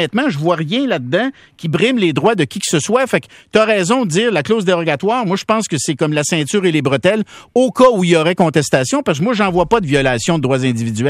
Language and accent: French; Quebec, Canada; Je suis un Québécois francophone qui préfère de loin parler en anglais.